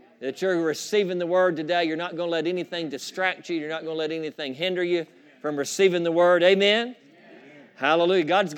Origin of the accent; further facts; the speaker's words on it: Georgia, United States; I grew up right here in Forsyth County. My grandparents were educators. They were school teachers. They lived here. They taught here in Forsyth County